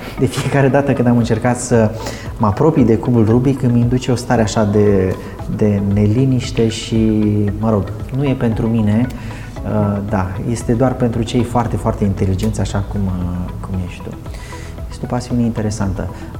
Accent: Ploiești, Prahova, Romania; pentru că și eu sunt ploieștean

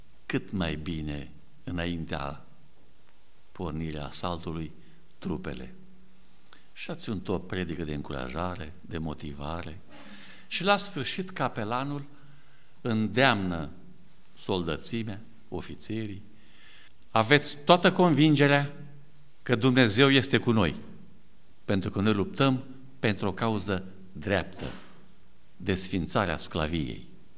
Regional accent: Câmpina, Prahova, Romania; Eu sunt din Câmpina.

